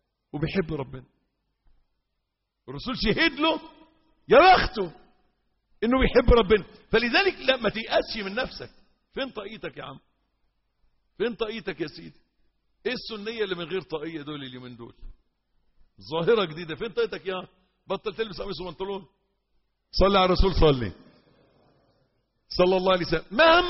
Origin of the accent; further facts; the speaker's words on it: Egypt; احنا كمصريين